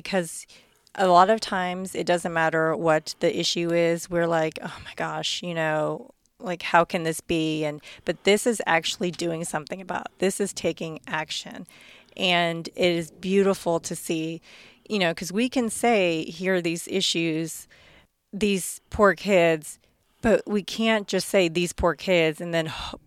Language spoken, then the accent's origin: English; Chicago, Illinois, United States; born there; Well, I was born in Chicago, so I can kind of get a little bit of it.